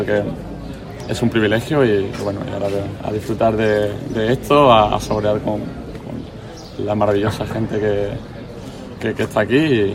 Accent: Málaga, Andalusia, Spain; Para mí, como malagueño, creo que a lo máximo que se puede aspirar, que tu ciudad, tu gente te reconozca un premio como este.

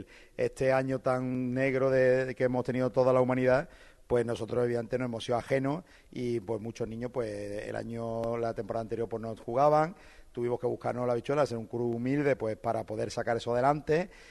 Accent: Málaga, Andalusia, Spain; como malagueño

